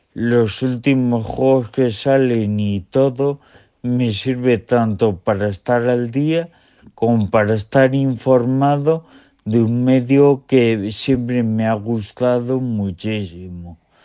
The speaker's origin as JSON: {"language": "Spanish", "town": "Burgos", "region": "Castile and León", "country": "Spain", "said": "de Burgos."}